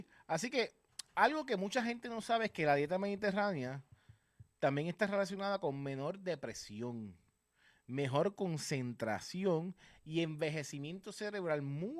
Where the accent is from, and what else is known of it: Puerto Rico